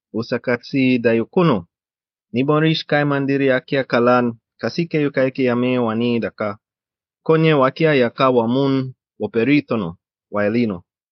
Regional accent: Saint Andrew, Jamaica; I grew up in St. Andrew, and, that's another contention, because people say that I come from Kingston, and I'll say St. Andrew because, my experiences growing up is running cows, neighbor's cows out of the yard

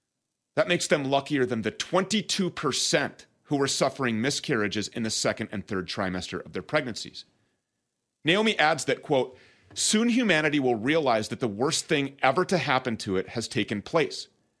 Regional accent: Minnesota, United States; This is the CBD company where all of the hemp is grown right here in my home state of Minnesota.

